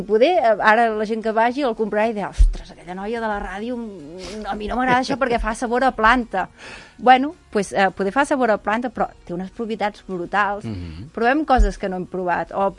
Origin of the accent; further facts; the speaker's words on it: Muntanyola, Catalonia, Spain; jo que estic molt a tot arreu, però estic més a Barcelona, soc de Muntanyola, però vaig a Barcelona cada dia